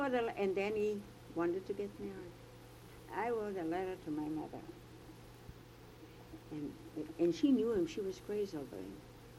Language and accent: English; Missouri, United States; I have to know, I come from Missouri, you see.